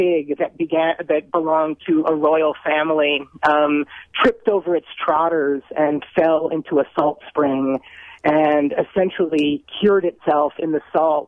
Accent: Chicago, Illinois, United States; Having grown up in the Midwest, I am born and raised in Chicago

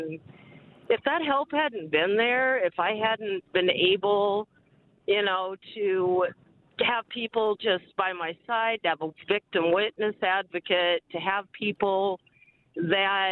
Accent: California, United States; I'm from California, and 2 decades ago, I left an abusive marriage.

